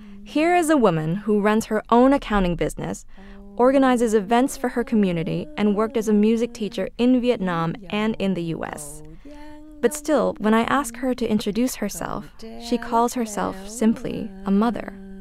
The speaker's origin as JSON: {"language": "English", "region": "California", "country": "United States", "tie": "born or raised there", "said": "growing up in Orange County and interacting with people in Little Saigon."}